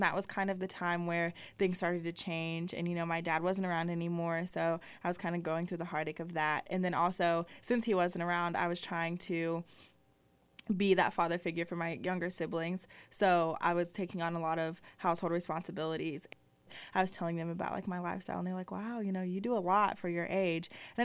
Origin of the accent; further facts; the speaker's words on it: Lawrence, Kansas, United States; Yes, Lawrence, Kansas.